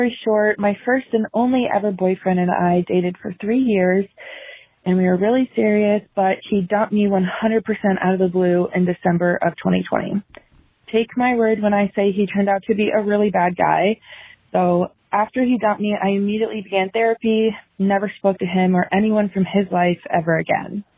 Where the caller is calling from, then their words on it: Virginia, United States; I'm 24 from Virginia, and I'm calling today to ask advice